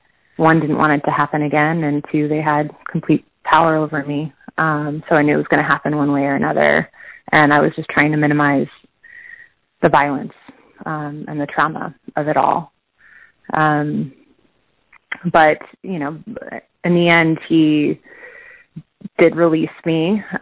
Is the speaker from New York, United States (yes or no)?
no; Huntington Beach, California, United States; I was released in my hometown in Huntington Beach, California.